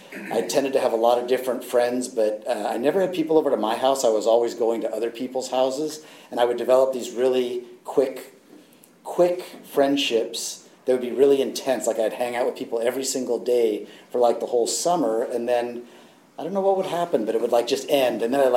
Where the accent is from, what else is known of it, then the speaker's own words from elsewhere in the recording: Piedmont, California, United States; I grew up in Piedmont, which some of you guys know where that is. A little village up here, very close to here, up on the hill.